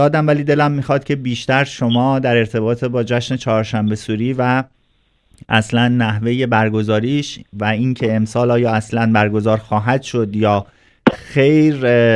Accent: Iran; now in Sweden; به محض اینکه متوجه میشدن که از ایران اومدیم

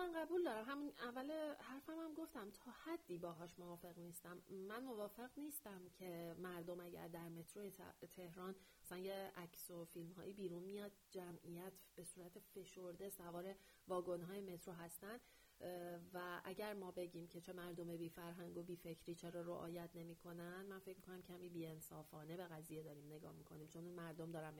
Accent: Iran; moved away; برای ما که خارج از ایرانیم شاید

